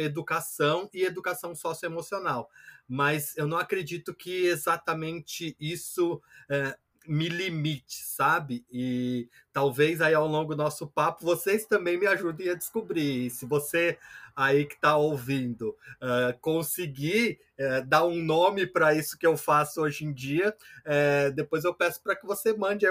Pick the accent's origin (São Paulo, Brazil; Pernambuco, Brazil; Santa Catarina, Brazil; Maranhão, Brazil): São Paulo, Brazil; Mauá; also born or lived in Santo André; Eu nasci, na verdade eu nasci em Santo André, mas cresci em Mauá. Eu mudei para Santo André com 18 anos, lá para 98, mais ou menos.